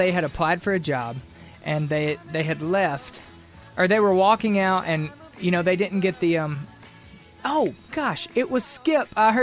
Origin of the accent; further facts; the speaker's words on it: Mississippi, United States; I grew up in Mississippi, man.